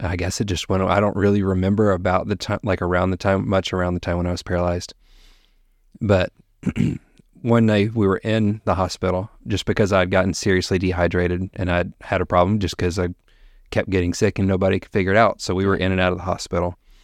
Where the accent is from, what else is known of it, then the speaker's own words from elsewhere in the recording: Huntsville, Alabama, United States; moved away as an adult; I always tell folks around here Huntsville because that's just the easiest thing.